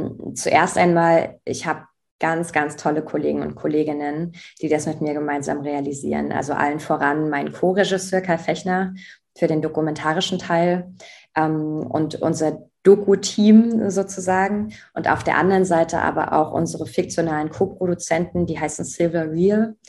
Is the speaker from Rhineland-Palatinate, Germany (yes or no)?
no; Saxony, Germany; hier in Sachsen, in meinem Heimatbundesland.